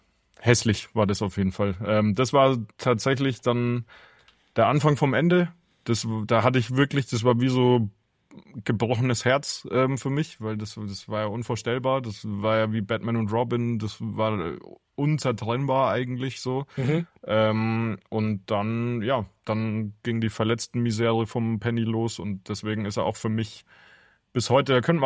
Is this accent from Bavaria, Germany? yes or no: yes; Würzburg, Bavaria, Germany; Man konnte bei uns in Würzburg immer, gibt es glaube ich immer noch, wenn immer so kurz vor 7 oder irgendwas im Radio die Geburtstagskinder so vorgelesen.